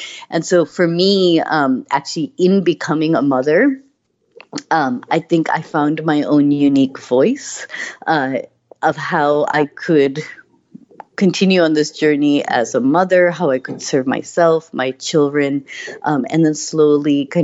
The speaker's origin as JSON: {"language": "English", "town": "Boston", "region": "Massachusetts", "country": "United States", "tie": "born or raised there", "said": "my parents were very much an immigrant family growing up in Boston. So, you know, our core was our Indian family who had also come to the U.S. as well as that Indian community."}